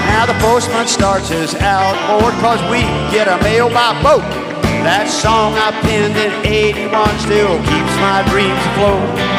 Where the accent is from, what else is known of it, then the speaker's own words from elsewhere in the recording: Alabama, United States; because I grew up on Mobile Bay, which is kind of, it's a peewee bay compared to Chesapeake Bay